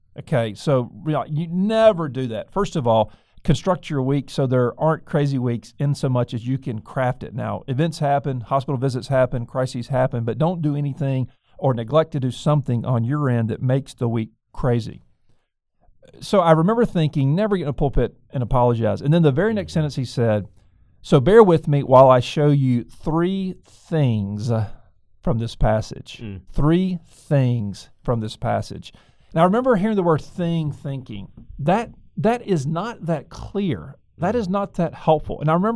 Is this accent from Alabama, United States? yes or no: yes; Mobile, Alabama, United States; Then he was pastoring in my hometown of Mobile, Alabama.